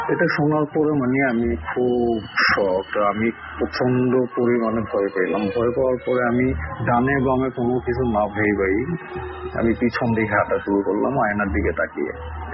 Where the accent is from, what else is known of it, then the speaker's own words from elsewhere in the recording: Bangladesh; মই বলা হয় আমাদের বাংলাদেশে আঞ্চলিক ভাষায়